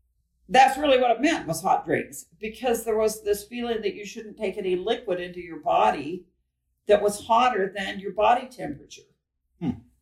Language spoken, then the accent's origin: English; California, United States; also born or lived in Salt Lake City, Utah; now in Utah, United States; And I was born here in Salt Lake as well, but here in Utah. But I was raised in Southern California.